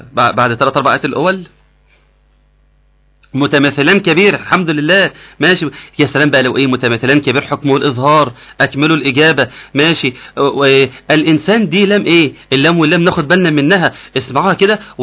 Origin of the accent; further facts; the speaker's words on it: Egypt; إحنا عندنا في مصر بنضمها، يقول لك إيه لو أنا مت